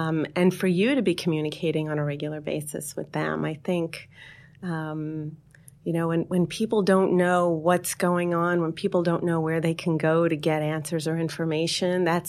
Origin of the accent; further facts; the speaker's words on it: Astoria, New York, United States; Originally from Astoria, actually.